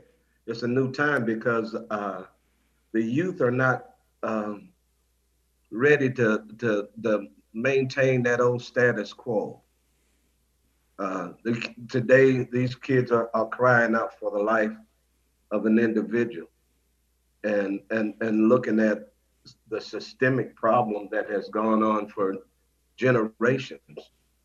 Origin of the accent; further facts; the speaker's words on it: Houston, Texas, United States; now in Iowa, United States; George Lloyd is a native of my hometown, Houston, Texas, and coming up in Third Ward, Houston, Texas, he was a student athlete, and my younger cousin and George were classmates